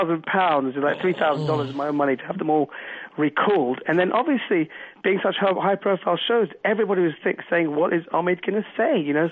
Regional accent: Gothenburg, Västra Götaland, Sweden; English is a second language; I'm from Gothenburg, Sweden.

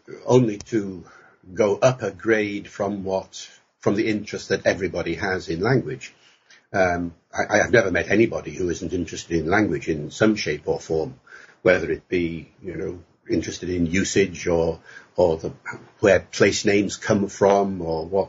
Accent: Holyhead, Wales, United Kingdom; I grew up in North Wales, in Holyhead, which at the time in the 1940s was very strongly English speaking and very strongly Welsh speaking.

